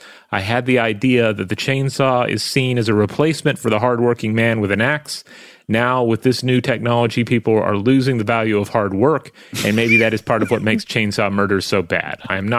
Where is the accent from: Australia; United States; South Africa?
Australia; Tasmania; I grew up in Tasmania, where logging was a big thing